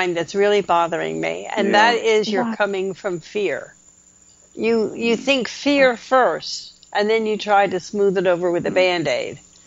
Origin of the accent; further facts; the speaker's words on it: New Jersey, United States; born there; I was born in New Jersey.